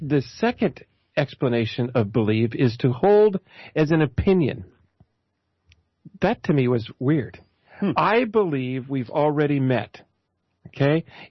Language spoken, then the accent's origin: English; England, United Kingdom; Maybe that's because I'm English.